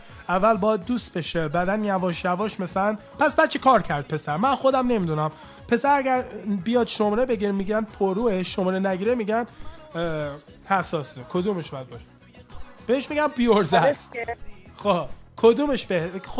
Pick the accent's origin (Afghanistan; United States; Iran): United States; Persian is a second language; دورگه هستم، یعنی پدرم ایرونی، مادرم هم سیاه پوست آمریکایی هستش، من خودم متولد اینجا هستم، یعنی آمریکا هستم، تو اینجا هم بزرگ شدم